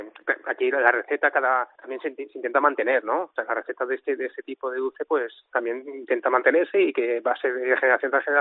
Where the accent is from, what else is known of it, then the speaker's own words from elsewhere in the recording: Bocairent, Valencian Community, Spain; también tenemos San Blai en mi pueblo, en Bocairén.